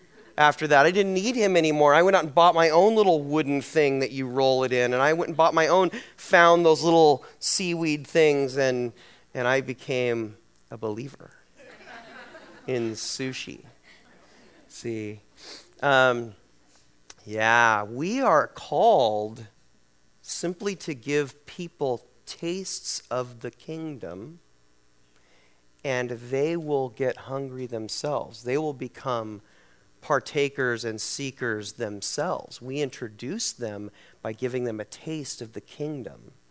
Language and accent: English; California, United States; So I grew up in Central California, and I don't know if it's the culture of Central California or whether it's simply the culture of my family